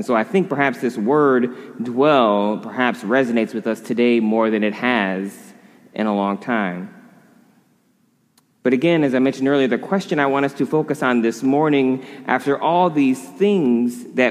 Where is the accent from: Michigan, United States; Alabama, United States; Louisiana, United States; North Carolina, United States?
Michigan, United States; moved away as an adult; now in California, United States; You know, I'm originally from Michigan, and one of the strange things that it took me a little while to get used to when I moved here to go to graduate school, to move to California